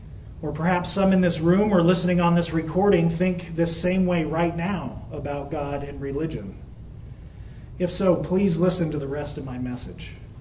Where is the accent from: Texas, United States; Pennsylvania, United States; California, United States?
California, United States; Hollywood; born there; You see, I was born in Hollywood.